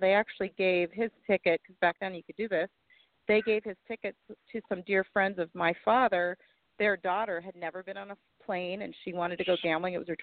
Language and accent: English; Minnesota, United States; now in Phoenix, United States; I'm from Minnesota, so that's where my family's from. So I live in Phoenix now, but yeah.